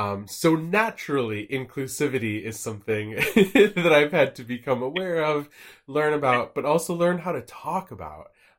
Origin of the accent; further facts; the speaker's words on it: United States; now in United Kingdom; I identify as Filipino American. So that makes me an immigrant here in the UK.